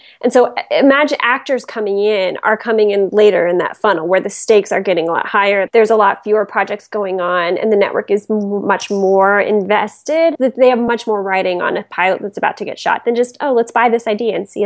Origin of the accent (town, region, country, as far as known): Atlanta, Georgia, United States